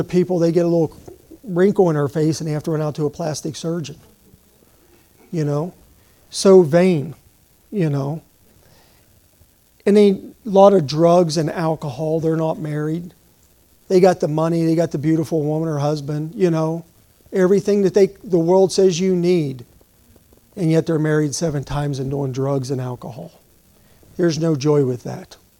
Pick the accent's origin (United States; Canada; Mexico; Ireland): United States; born there; now in Arizona, United States; She was born down south, and I was born up north. She lived her adult life up north. She went from the south to north. I went from the north, and I'm down in Arizona, right?